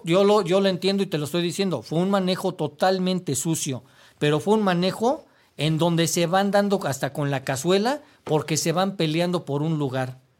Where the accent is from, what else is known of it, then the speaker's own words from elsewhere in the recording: Mexico; yo soy mexicano